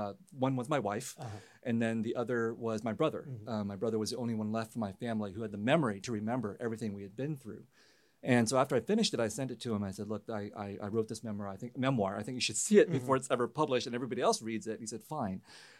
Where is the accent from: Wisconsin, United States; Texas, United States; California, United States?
California, United States; San Jose; also born or lived in Vietnam / Harrisburg, Pennsylvania; I was born in Vietnam in 1971 and then came as a refugee in 1975. And we settled initially in Harrisburg, Pennsylvania after our time in a refugee camp. And then we moved to San Jose in 1978.